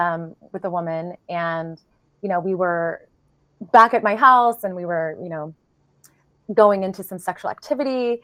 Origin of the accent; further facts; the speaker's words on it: Kansas, United States; So I grew up in Kansas.